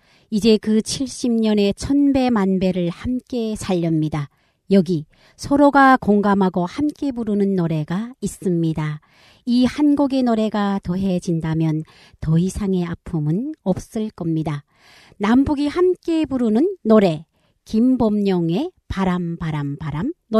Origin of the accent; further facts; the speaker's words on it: North Korea; now in South Korea; 내가 탈북민이라고 하면